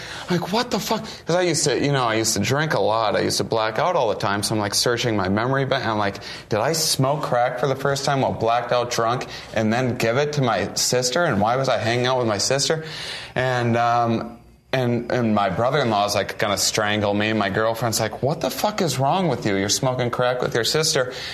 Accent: Wisconsin, United States; I'm from Wisconsin, originally.

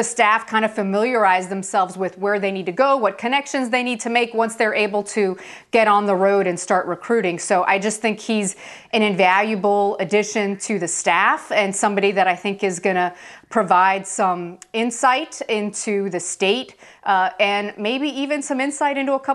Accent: Florida, United States; But guys, I just have to say, growing up in South Florida, having attended the University of Florida, Florida State is just one of those special places

